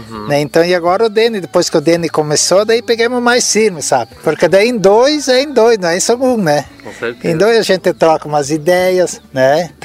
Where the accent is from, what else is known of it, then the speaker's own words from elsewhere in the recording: Erval Velho, Santa Catarina, Brazil; Nasci, me criei aqui na Farrapos, mas daí saí, né?